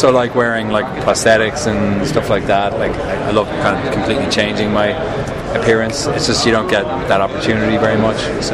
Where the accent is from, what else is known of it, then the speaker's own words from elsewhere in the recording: Sandycove, Leinster, Ireland; I come from a nice town called Sandy Cove, South Dublin.